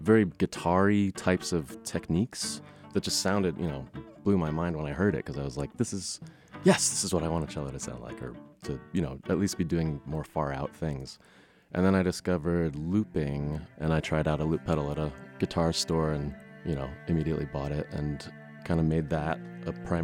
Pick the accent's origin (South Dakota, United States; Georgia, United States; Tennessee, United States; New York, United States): Georgia, United States; Atlanta; I'm a cellist from Atlanta.